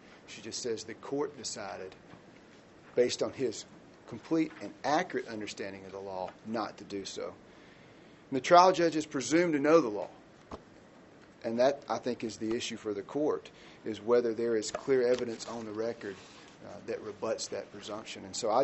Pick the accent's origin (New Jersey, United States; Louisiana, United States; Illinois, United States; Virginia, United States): Virginia, United States; Appomattox; I'm from Appomattox